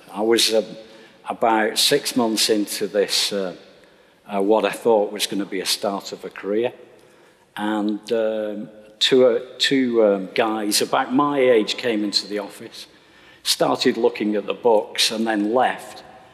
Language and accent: English; Oldham, North West England, United Kingdom; I used to say that I come from Manchester because I was quite embarrassed about coming from Oldham. I don't know why, it's quite a nice little cotton mill town.